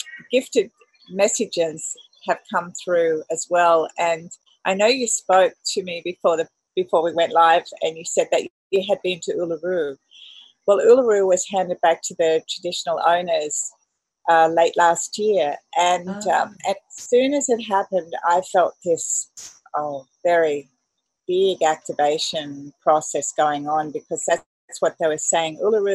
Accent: Australia; And and speaking as an Australian, it is phenomenal the global outpouring that's come to us

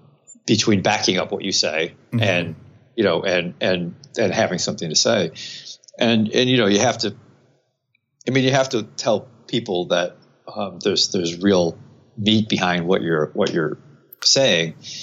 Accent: Binghamton, New York, United States; I grew up in Binghamton, New York, in upstate New York, and just from early on, knew I was wanted to be a writer.

